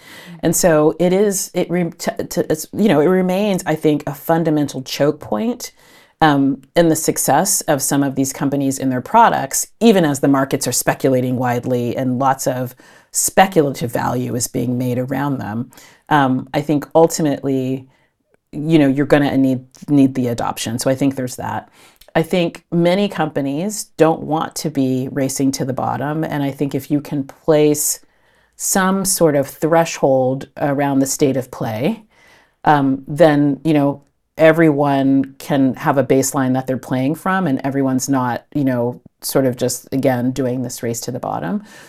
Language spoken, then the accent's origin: English; California, United States; plays for the Golden State Warriors in my home state of California.